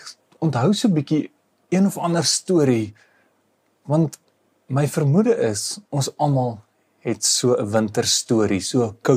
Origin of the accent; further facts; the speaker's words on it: Bethlehem, Free State, South Africa; Ek het groot geword in Bethlehem in die Vrystaat. En nou die wat al ooit met Bethlehem te doen gekry het, sal vir jou sê, dis 'n besondere koue plek.